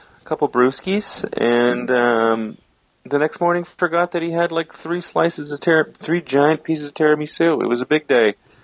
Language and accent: English; Canada; I'm Canadian.